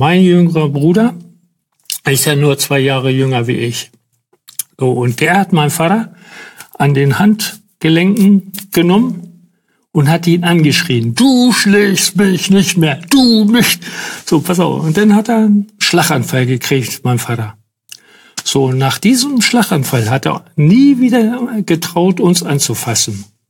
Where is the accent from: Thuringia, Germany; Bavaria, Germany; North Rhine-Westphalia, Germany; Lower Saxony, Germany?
Lower Saxony, Germany; Hänigsen; born there; In der Nähe von der ehemaligen Kreisstadt Burgdorf. So, und da, ich bin in Henigsen geboren. Ich bin in unserem Haus, was man mal damals gebaut hat, geboren, 1952.